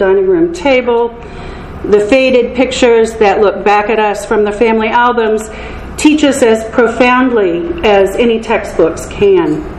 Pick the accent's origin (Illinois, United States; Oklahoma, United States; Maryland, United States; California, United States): Oklahoma, United States; I was born and raised in Oklahoma, and it's a land of red clay and tall thermometers. I was a city girl, but I have pioneer DNA on both sides of the family.